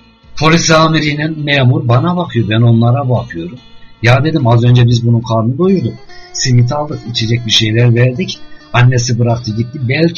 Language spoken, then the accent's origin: Turkish; Çankırı Province, Turkey; benim aslım Çankırı, hem Çankırı Çingene inadı var, annesi Trabzonlu, hem Laz inadı var, Trabzon inadı var.